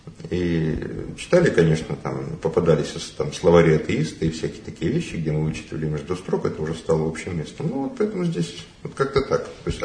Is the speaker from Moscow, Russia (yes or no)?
no; Boguchany, Krasnoyarsk Krai, Russia; Я вырос в Сибири, на Ангаре. И там не было храма, у нас в Богучанах, в селе Богучанах, где прошло мое школьное детство.